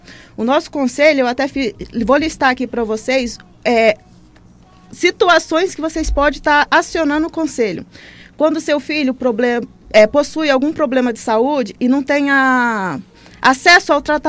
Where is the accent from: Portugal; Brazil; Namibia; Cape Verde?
Brazil; Vila Bela; Eu não sou natural de Vila Bela, mas resido aqui desde os meus um aninho de idade.